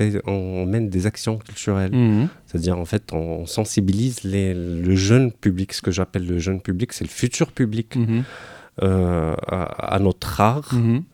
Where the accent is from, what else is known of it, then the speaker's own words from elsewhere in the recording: Morocco; moved away as an adult; Alors, je suis d'origine marocaine. J'ai quitté le Maroc après avoir obtenu un diplôme en ingénierie et gestion des entreprises.